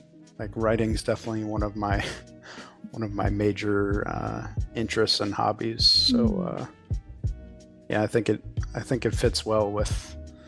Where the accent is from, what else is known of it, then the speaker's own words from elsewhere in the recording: Chicago, Illinois, United States; also born or lived in Florida; I was born in Florida, but grew up in like the Chicago area